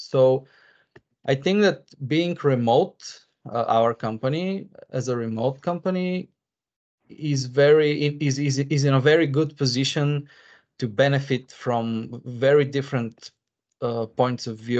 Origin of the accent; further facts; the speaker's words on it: Bulgaria; English is a second language; I'm from Bulgaria.